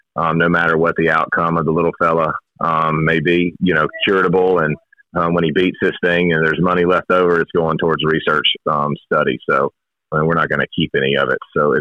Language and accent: English; Birmingham, Alabama, United States; And we're from the Greystone Hoover area in Birmingham, Highway 280 area.